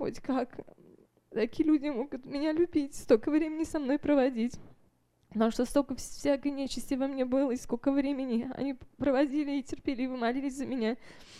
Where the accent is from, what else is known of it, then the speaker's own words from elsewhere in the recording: Tacoma, Washington, United States; я из Такомы, или Спенуэй.